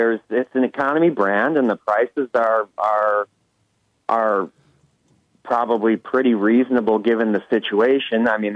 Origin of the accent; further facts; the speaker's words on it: Oscoda, Michigan, United States; I'm from Oscoda, actually. That's where I live.